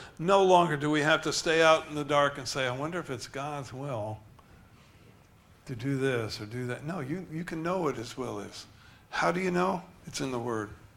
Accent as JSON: {"language": "English", "town": "Washington", "region": "District of Columbia", "country": "United States", "tie": "born there", "said": "This year, on July 20th, 72 years ago, I was born in Washington, D.C. in the Columbian Women's Hospital."}